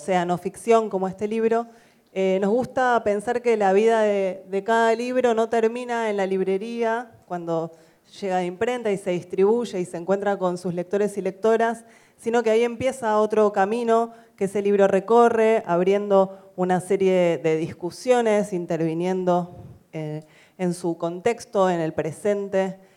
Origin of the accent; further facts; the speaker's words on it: Buenos Aires, Argentina; vengo de Buenos Aires, soy parte de la editorial Caja Negra.